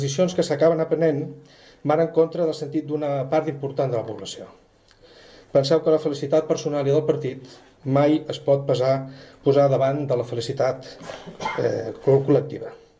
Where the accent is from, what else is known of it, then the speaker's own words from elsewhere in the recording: Sitges, Catalonia, Spain; perquè nosaltres tan sols som gent de Sitges per Sitges.